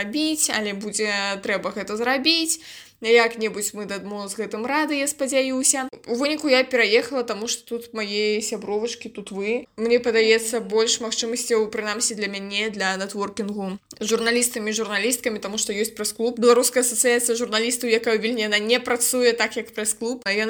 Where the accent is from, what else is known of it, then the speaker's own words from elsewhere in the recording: Grodno Region, Belarus; now in Brest Region, Belarus; Я з Гродзеншчыны, Божа даруй, але туды больш да Брэсцкай вобласці